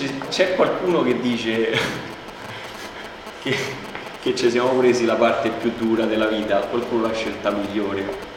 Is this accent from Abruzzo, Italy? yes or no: no; Rome, Lazio, Italy; Noi siamo di Monte Spaccato, non è meglio, Monte Spaccato non è meglio di Prima Valle